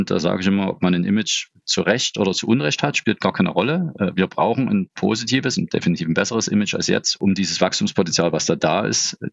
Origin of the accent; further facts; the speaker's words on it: Dresden, Saxony, Germany; also born or lived in Cottbus; Ich bin in Cottbus geboren worden, Betonung auf passiv, weil meine Eltern dort kurz gewohnt haben. Wir haben vorher in Dresden gewohnt und danach wieder und bin danach in Dresden aufgewachsen.